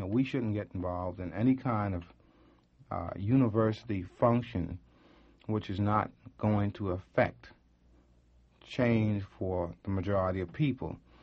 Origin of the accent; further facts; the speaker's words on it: New York, United States; I grew up in New York, and I would go home with my university attitude